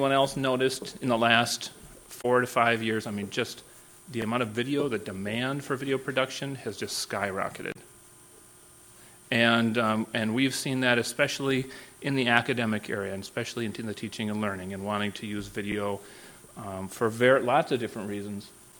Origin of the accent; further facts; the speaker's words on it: Minnesota, United States; And I'm from Minnesota, so it means a lot that you're here.